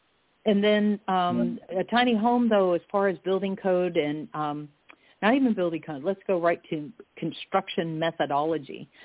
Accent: Ohio, United States; also born or lived in Virginia; now in Florida, United States; My background, I was born and raised in Ohio, lived in Virginia a little bit. I've been in Florida since 1985

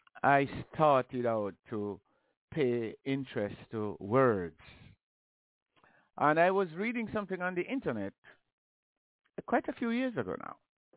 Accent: Jamaica; because I come from Jamaica. We poor and everything like that.

